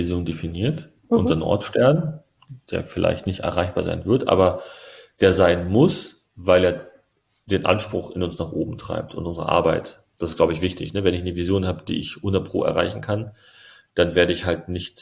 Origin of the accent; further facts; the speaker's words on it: Berlin, Germany; meine Mama ist Türkin, mein Papa ist Deutscher. Ich bin aus Berlin-Neukölln.